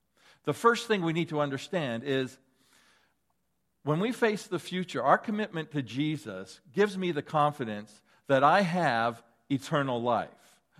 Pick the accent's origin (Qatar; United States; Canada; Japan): Canada; I know that I am a Canadian.